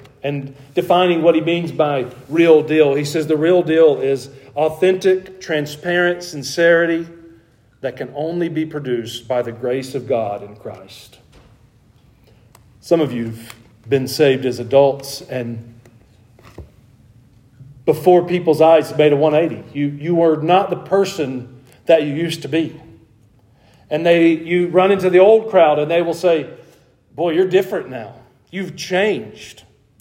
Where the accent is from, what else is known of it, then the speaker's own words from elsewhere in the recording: Georgia, United States; We grew up in North Georgia. The methods there were even different than just here in Middle Tennessee.